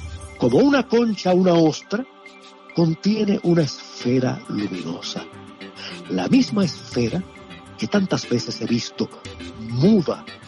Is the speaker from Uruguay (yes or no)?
no; Cuba; Ya sabemos, ustedes y yo como cubanos